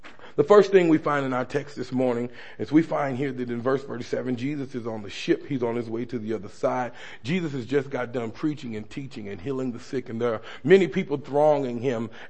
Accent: East St. Louis, Illinois, United States; And then growing up in East St. Louis, the pastor asked me to talk a little bit about the ministry

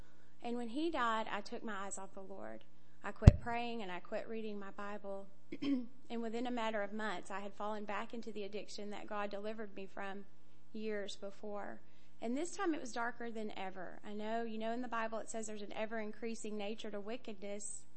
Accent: Tyler, Texas, United States; I'm 35 years old. I'm from Tyler, Texas, and I'm a graduate of Teen Challenge.

